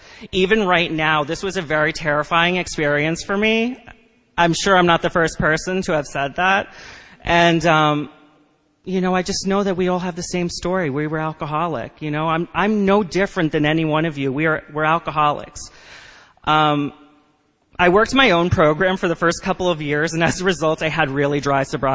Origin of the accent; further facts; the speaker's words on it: Westchester, New York, United States; I grew up in Westchester, had a wonderful family, had a great childhood